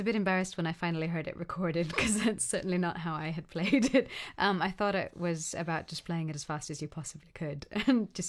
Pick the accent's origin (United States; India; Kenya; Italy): India; I'd probably relate to that as an Indian musician